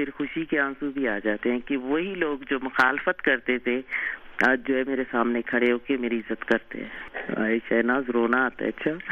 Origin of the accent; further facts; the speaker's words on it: Balochistan, Pakistan; born there; میں سبھی سے بلانگ کرتی ہوں, بلوچستان کا ایک شہر ہے اور میری پیدائش وہیں کی ہے.